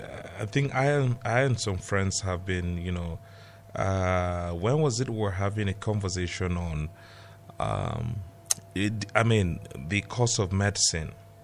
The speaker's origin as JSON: {"language": "English", "town": "Jos", "region": "Plateau", "country": "Nigeria", "tie": "born or raised there", "said": "how I grew up in Jos, that the only distinction was that if we go to Makarantang alone"}